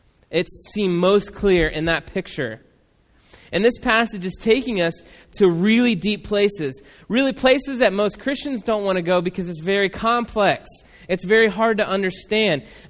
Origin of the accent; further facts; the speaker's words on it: Newark, United States; we grew up in Newark, so it's a little redneck town, you know? There's a lot of racism that goes on there.